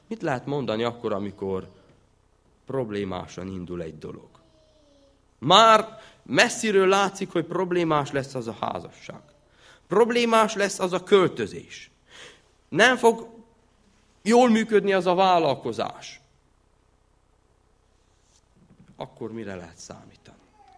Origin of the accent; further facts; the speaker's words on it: Sfântu Gheorghe, Covasna, Romania; Sepsiszentgyőrről, ahonnan én származom